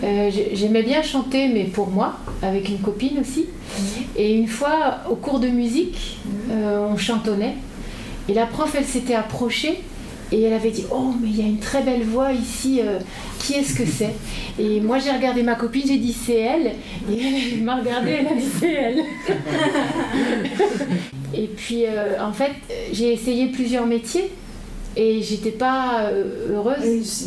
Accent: France; C'est difficile de dire ça, mais moi je le ressens comme ça en tant que Française.

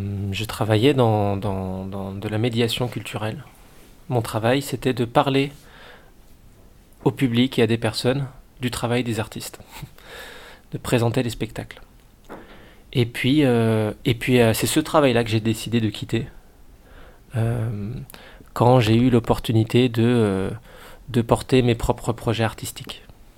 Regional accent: Dijon, Bourgogne-Franche-Comté, France; now in Lyon, France; J'habite à Lyon. Je viens de Dijon, une autre ville à 200 km au nord de Lyon. Et on va dire, dans une perspective plus grande, je viens de la Méditerranée et de la Suède.

